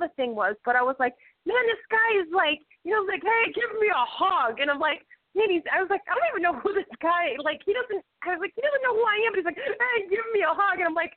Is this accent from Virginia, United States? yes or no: no; Boston, Massachusetts, United States; I'm a Bostonian, but I'm living up here in Maine, so kind of confuses people